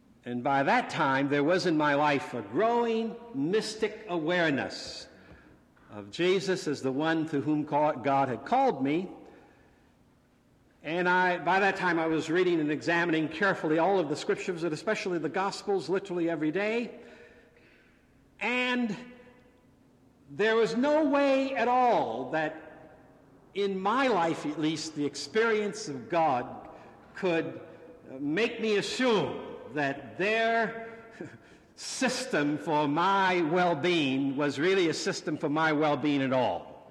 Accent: Ohio, United States; as a Methodist young person growing up in Ohio and engaging in conference and regional youth workshops

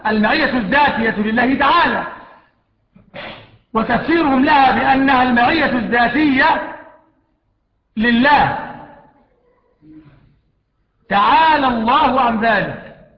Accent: Egypt; ما إحنا مصريين

